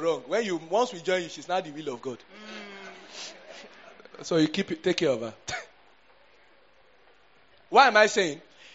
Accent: Zimbabwe; I'm from Zimbabwe.

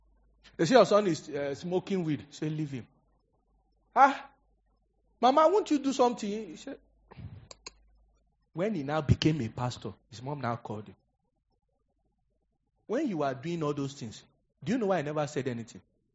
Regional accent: Niger Delta, Nigeria; Say, you know, we are from Niger Delta. We have to shake it.

